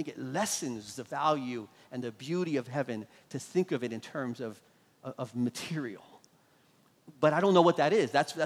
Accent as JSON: {"language": "English", "region": "Florida", "country": "United States", "said": "and I'm from Florida, so we all know what happens when hurricanes come."}